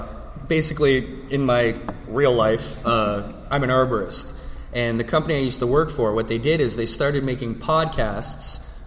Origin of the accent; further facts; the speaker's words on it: Canada; They're American, they like to get drunk and talk about comics. I'm Canadian